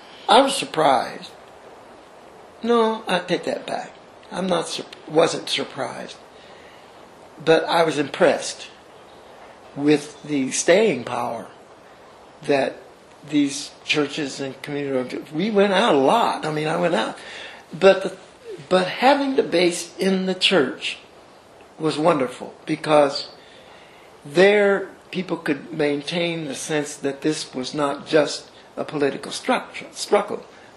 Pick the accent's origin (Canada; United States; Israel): United States; Indiana; Of course, I was from Indiana, where the Klan was headquarters.